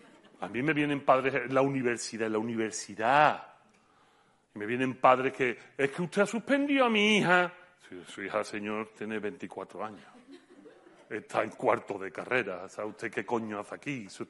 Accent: Utrera, Andalusia, Spain; voy a empezar un programa piloto en mi pueblo, en Utrera

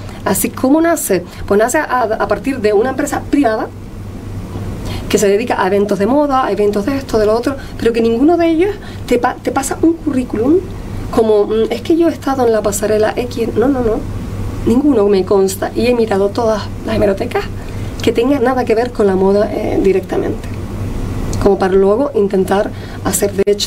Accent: Fuerteventura, Canary Islands, Spain; no, yo soy majorera, y me llevo el traje de Fuerteventura.

